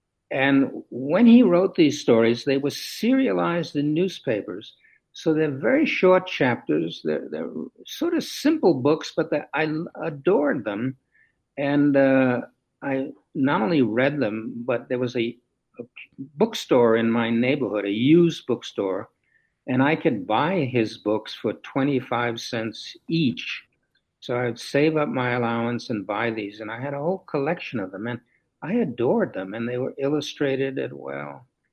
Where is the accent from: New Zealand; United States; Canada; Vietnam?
United States; New York City, New York; When I was a boy growing up in New York City, my great love was for radio.